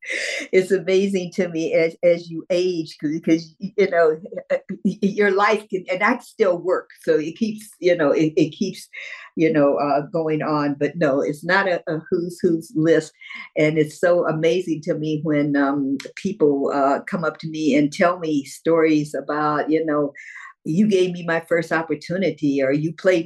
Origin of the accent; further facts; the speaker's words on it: Omaha, Nebraska, United States; Okay, growing up in Omaha, Nebraska, it was strictly Black folks, white folks, and our Native American brothers and sisters were on reservations.